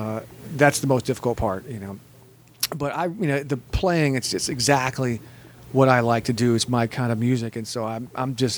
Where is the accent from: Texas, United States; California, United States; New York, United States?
Texas, United States; now in Las Vegas, United States; I'm Texas myself.